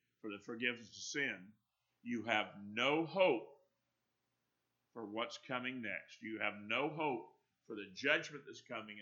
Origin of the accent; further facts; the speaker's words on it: Florida, United States; I was telling Lana one day after a hurricane, growing up in North Florida, no power, windows are open